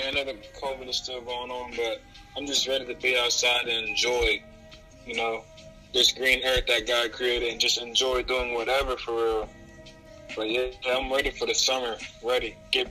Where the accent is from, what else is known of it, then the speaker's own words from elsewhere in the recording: Columbus, Ohio, United States; I'm from Columbus, Ohio.